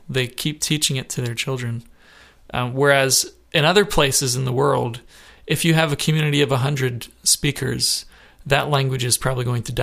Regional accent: Ghana; Well, I grew up in Ghana.

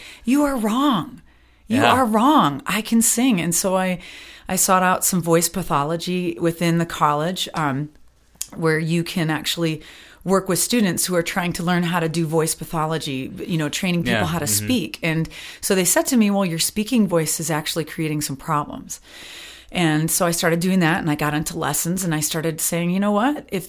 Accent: Wisconsin, United States; now in Carlisle, United States; I grew up in Wisconsin.

